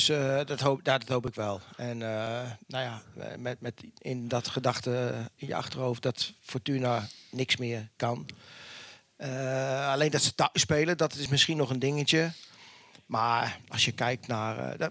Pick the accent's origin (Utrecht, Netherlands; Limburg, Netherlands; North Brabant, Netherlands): Utrecht, Netherlands; Want ik ben Utrechter